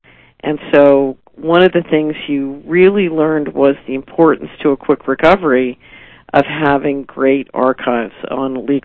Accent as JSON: {"language": "English", "town": "Philadelphia", "region": "Pennsylvania", "country": "United States", "tie": "born or raised there", "said": "I grew up in Philadelphia, so it's near and dear to my heart."}